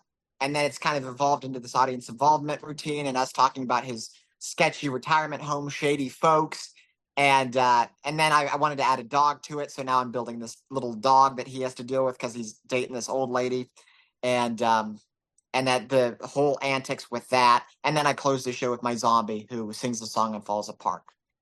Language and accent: English; Texas, United States; it's my approach because I'm from Texas and I've got to have that kind of character.